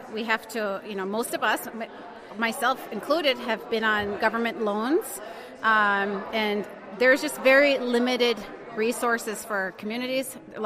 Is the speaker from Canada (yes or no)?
yes; Eskasoni, Nova Scotia, Canada; We're all from Eskasoni.